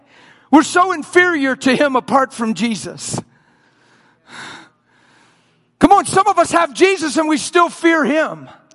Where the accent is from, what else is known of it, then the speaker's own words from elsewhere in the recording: United States; I'm from America, so I say we've been Americanized.